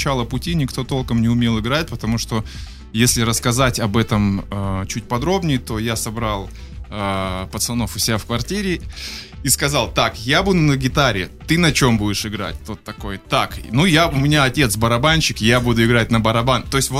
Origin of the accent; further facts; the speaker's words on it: Nalchik, Kabardino-Balkaria, Russia; Нет, родился я не в Петербурге, я родом из Солнечного Кавказа. Вот, родился я в городе Нальчик, и до, ой, уже даже не помню, до скольки лет я там жил.